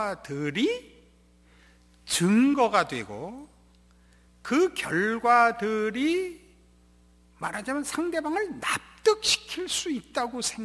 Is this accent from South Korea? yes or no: yes; South Korea; 그러면 저 같으면 난 한국에서 왔다.